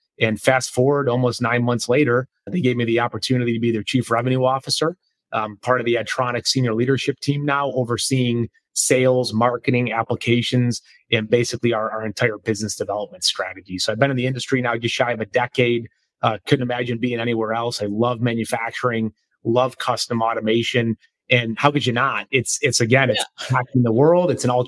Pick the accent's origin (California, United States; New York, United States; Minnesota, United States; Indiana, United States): New York, United States; Rochester; now in Charlotte, United States; Born and raised in Rochester, New York, and found my way to greener pastures and sunny weather down in the Carolinas. So relocated down to Charlotte, North Carolina about 2 years ago.